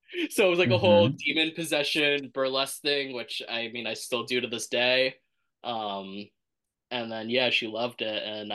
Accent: Brooklyn, New York, United States; And then Sasha got on her season, and I was like, well, we're both from Brooklyn.

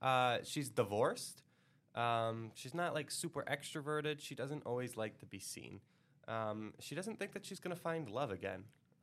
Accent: Alabama, United States; I grew up in Alabama.

